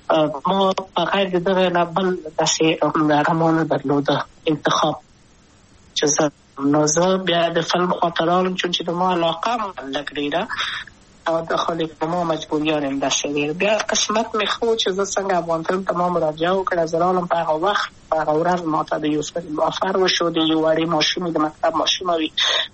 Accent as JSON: {"language": "Pashto", "region": "Kabul", "country": "Afghanistan", "tie": "born or raised there", "also_born_or_lived": "Wardak", "said": "زه خو اصلا د وردګو ولایت یم، د پلار مې د وردګو ولایت ته خلګم، چې دلې د کابل په تخت پل سیمه کې یم او لویا شویم کابل کې هم مکتب می دولسمه په کابل ښار خیرخانه می نهلی سي مریم کې"}